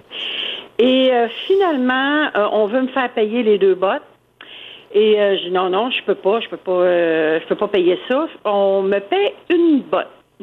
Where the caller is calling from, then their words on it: Montreal, Quebec, Canada; Moi, écoutez, je suis de Montréal.